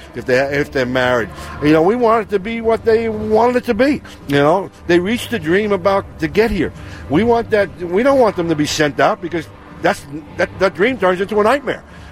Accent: New York City, New York, United States; I grew up in New York City, and there was like four different rock stations.

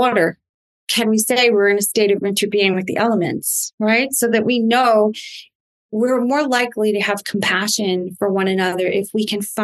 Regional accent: Long Island, New York, United States; but I'm from Long Island, New York.

